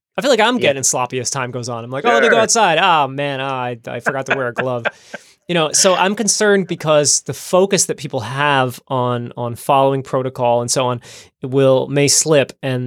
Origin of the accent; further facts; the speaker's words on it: New Jersey, United States; when I think of your county, and a lot of my home state of New Jersey as well, people would resist.